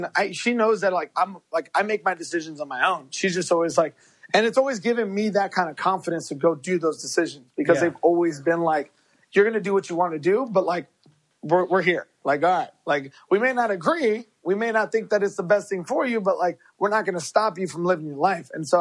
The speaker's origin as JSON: {"language": "English", "town": "Chicago", "region": "Illinois", "country": "United States", "said": "we're both from Chicago."}